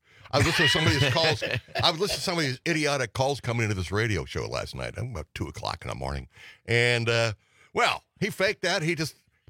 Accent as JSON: {"language": "English", "town": "Duluth", "region": "Minnesota", "country": "United States", "tie": "born or raised there", "also_born_or_lived": "Twin Cities", "said": "Duluth. I grew up in Duluth."}